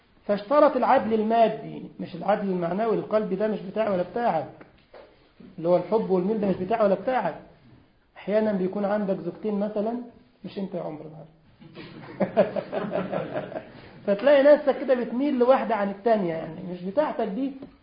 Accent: Egypt; عندنا في مصر فواحد كده قاعد اتبسط قوي من المحاضرة

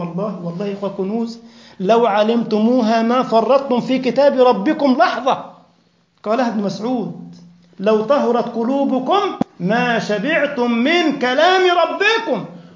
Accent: Egypt; ده كان أوتوبيس زمان عندنا في مصر له حتة اسمها إمبابة

